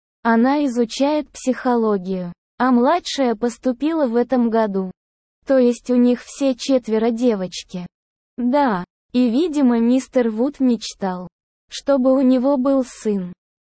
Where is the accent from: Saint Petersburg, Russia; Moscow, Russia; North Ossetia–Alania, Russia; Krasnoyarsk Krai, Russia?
Saint Petersburg, Russia; now in California, United States; Всем привет из солнечной Калифорнии. … Уже 8 лет я проживаю в США. Я родился и вырос в Питере.